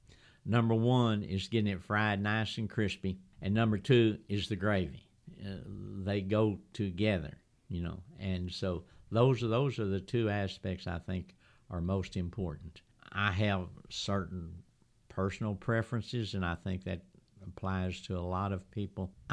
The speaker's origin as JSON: {"language": "English", "region": "Texas", "country": "United States", "said": "You know, I'm from Texas. I mean, it's blasphemy to put beans in your chili, you know."}